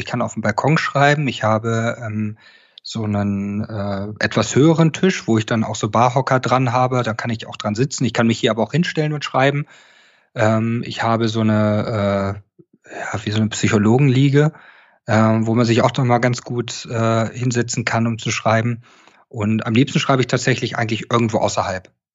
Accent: Goslar, Lower Saxony, Germany; born there; Ich bin in Goslar geboren, das ist eine Kleinstadt, die auch eine Kaiserpfalz hat, noch Teile der Stadtmauern sind noch da, da ist der Harz in der Nähe

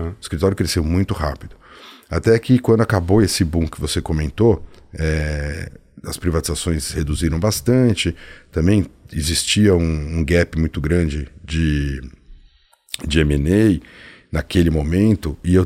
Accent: São Paulo, Brazil; born there; Bom, como você falou, nasci em São Paulo há 50 anos, 49 para ser exato.

